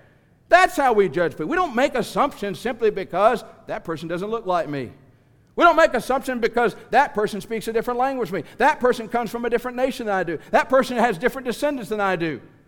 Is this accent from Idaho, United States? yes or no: no; Tennessee, United States; and you got to remember, I'm from East Tennessee, provincial viewpoint, my world's very small